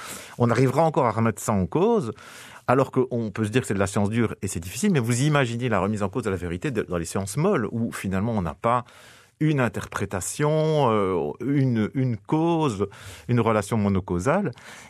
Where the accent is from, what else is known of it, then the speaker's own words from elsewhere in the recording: Belgium; parce qu'on est belge et même si la France est tout près